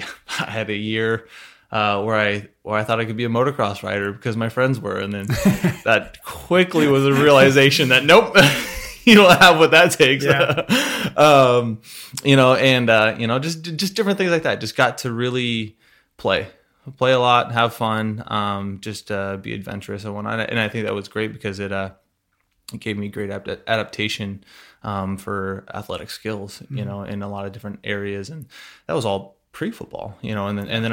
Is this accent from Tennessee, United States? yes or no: no; Burlington, Washington, United States; I grew up in a small town, Burlington, Washington. It's on the western side of Washington State, a little farm town